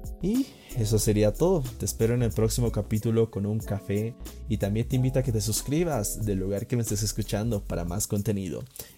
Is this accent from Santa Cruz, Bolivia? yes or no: no; La Paz, Bolivia; Soy de La Paz, Bolivia, paceño de corazón, por eso lo de altura.